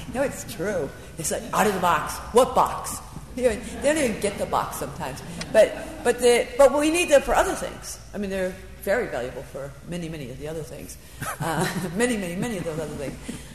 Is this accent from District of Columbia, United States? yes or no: yes; Washington, District of Columbia, United States; because I'm from Washington, where the anthrax things is a big deal.